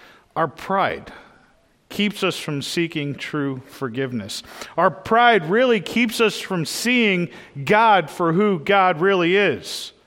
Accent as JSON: {"language": "English", "town": "Boston", "region": "Massachusetts", "country": "United States", "said": "I mean, I'm from Boston. We're arrogant, we're smug, but wrong?"}